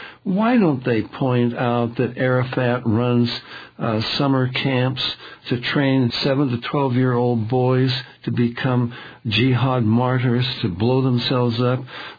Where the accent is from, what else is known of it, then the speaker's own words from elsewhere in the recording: United States; Now, I'm an American. I have been in the armed services, and I am loyal to our country.